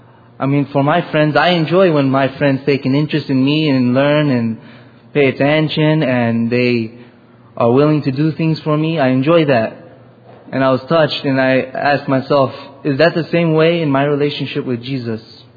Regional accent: Sacramento, California, United States; I'm from Sacramento, California.

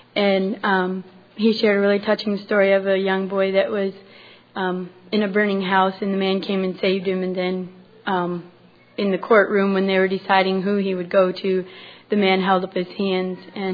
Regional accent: Cologne, Iowa, United States; I'm from Cologne, Iowa.

